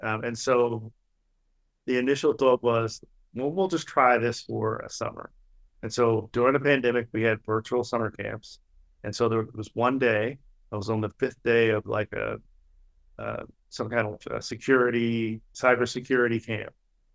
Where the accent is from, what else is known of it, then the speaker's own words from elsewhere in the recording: Philadelphia, Pennsylvania, United States; now in Milwaukee, United States; Yeah, so I'm originally from Philadelphia, live in Milwaukee now.